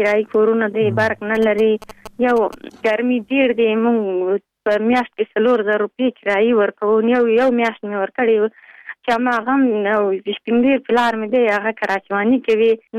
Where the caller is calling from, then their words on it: Pul-e-Khumri, Baghlan, Afghanistan; د پل خمری.